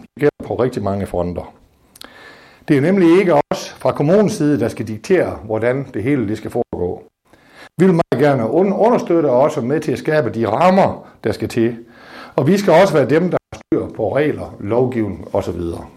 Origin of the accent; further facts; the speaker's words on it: Central Denmark Region, Denmark; Jeg kender det hjemmefra, der hvor jeg kommer fra. Når Hovre og Spjald spiller kamp sammen